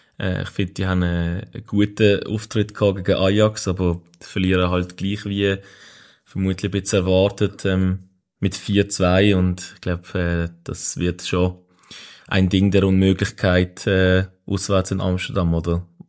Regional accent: Switzerland; wir als Schweizer

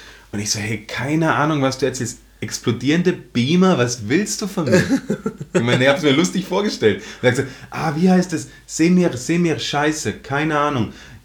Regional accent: Germany; now in Austria; ich komme aus Deutschland, wohne in Österreich

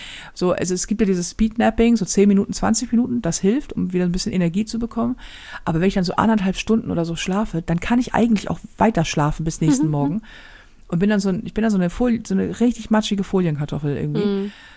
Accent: Germany; weil wir sind Deutsche und das geht um Leistung.

